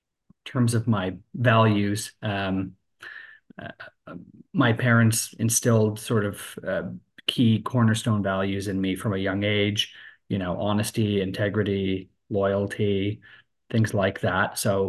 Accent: Ottawa, Ontario, Canada; also born or lived in Moncton, Canada; So I was born in Moncton, New Brunswick. My parents lived in Shediac at the time, which is a small city outside of Moncton. But we moved to Ottawa when I was quite young

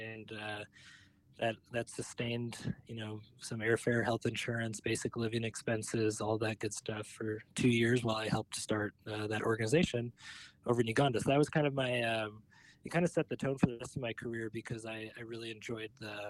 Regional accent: Bloomington, Minnesota, United States; I grew up outside the Minneapolis, Minnesota area, a suburb of Minneapolis called Bloomington, best known as the home of the Mall of America.

